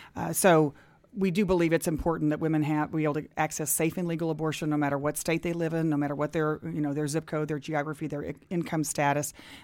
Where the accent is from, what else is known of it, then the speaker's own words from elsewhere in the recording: Texas, United States; my home state of Texas